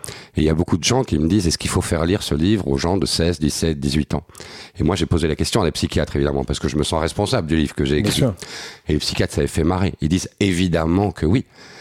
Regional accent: Belgium; moi je suis belge et je suis à Paris là

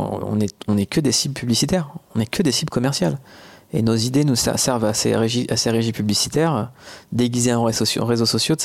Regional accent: France; born there; Moi, je suis né en France.

